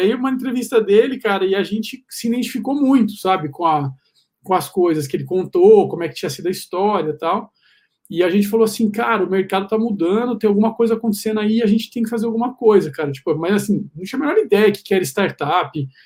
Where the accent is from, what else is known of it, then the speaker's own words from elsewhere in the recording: Avaré, São Paulo, Brazil; nós somos de Avaré, né, no interior de São Paulo, uma cidade pequena.